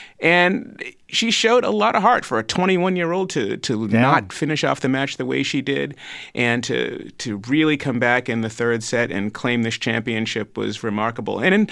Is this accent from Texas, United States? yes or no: no; Boston, Massachusetts, United States; I'm from Boston. I can't answer that.